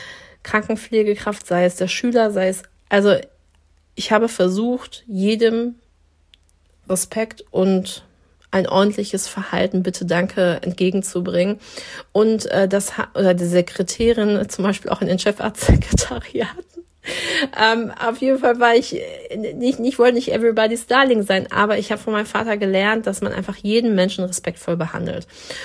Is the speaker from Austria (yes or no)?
no; Dortmund, North Rhine-Westphalia, Germany; weil ich in einem Dorf groß geworden bin in Dortmund, wo eine Moschee stand.